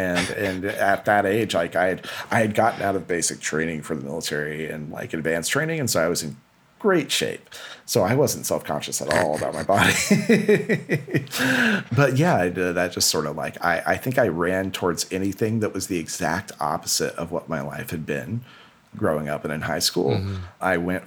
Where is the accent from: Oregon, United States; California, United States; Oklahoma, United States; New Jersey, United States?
Oklahoma, United States; Glencoe; I was, but also Stillwater, Oklahoma was 15 minutes away from my hometown.